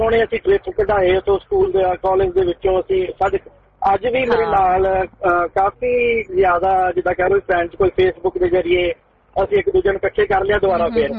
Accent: Mohali, Punjab, India; ਮੈਂ ਮੋਹਾਲੀ ਤੋਂ ਬਿਲੋਂਗ ਕਰਦਾ ਆ

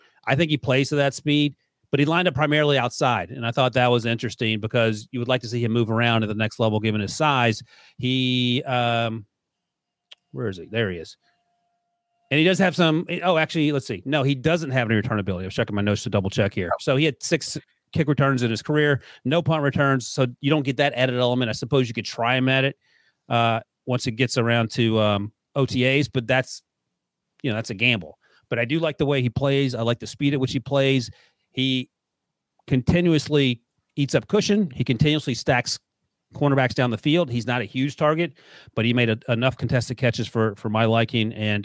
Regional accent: North Carolina, United States; Northerners, I grew up in North Carolina.

